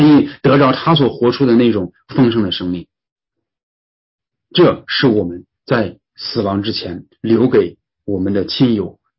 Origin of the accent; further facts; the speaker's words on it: China; 我们中国人不太愿意太早的立遗嘱